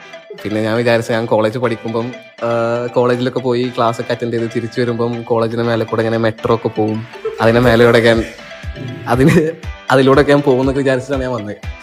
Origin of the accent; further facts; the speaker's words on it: Malappuram, Kerala, India; അപ്പം ഞാൻ മലപ്പുറത്തുനിന്നാണ് ശരിക്കും വരുന്നത്.